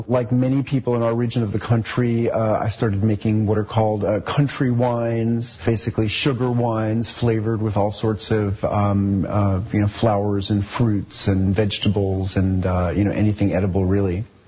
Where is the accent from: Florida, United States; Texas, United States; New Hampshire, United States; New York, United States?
New York, United States; New York City; I grew up in New York City, in Manhattan, on the 14th floor of an apartment building on the Upper West Side.